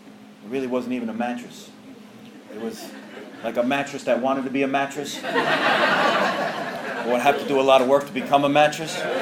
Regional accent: New York, United States; I'm not from down here. I'm from New York. Went to treatment in Minnesota, came down here.

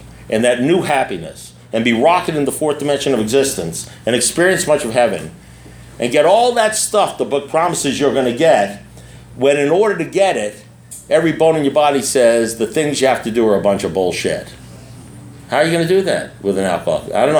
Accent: Great Neck, New York, United States; I was born in Great Neck, New York. I lived in New York for no particular reason why I'm an alcoholic, because I lived in New York.

